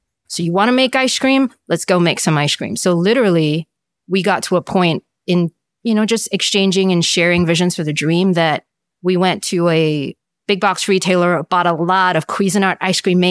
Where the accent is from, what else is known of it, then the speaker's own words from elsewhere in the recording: Singapore; But gratefully, born and raised in Singapore, educated there as well